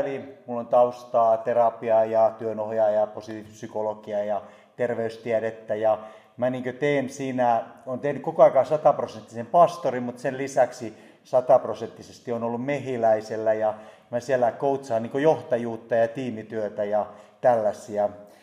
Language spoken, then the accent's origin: Finnish; Turku, Southwest Finland, Finland; accent: Turku dialect; mutta Turun murteella se menee, mistä olen kotoisin